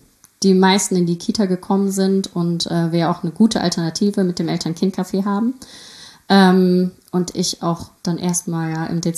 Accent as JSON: {"language": "German", "town": "Burbach", "region": "North Rhine-Westphalia", "country": "Germany", "tie": "born or raised there", "said": "Siegen in Bürbach groß geworden, mit sehr vielen Geschwistern, 4 um genau zu sein, also immer was los."}